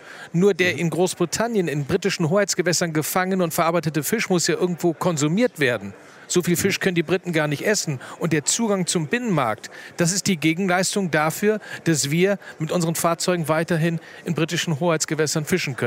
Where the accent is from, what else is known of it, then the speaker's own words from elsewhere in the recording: Germany; Meine Heimatregion ist Cuxhaven-Bremerhaven.